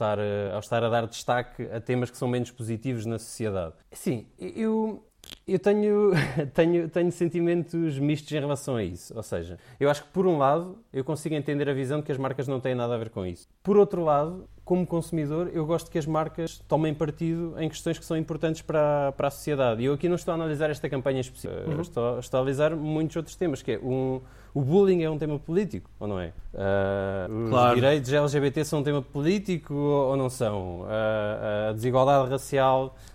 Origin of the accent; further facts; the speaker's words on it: Coimbra, Centro, Portugal; accent: Coimbra; aqui o meu sotaque de Coimbra